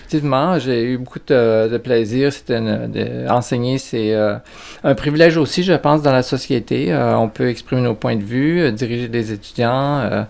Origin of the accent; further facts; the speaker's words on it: Alberta, Canada; moi, je suis originaire de l'Alberta, de parents québécois.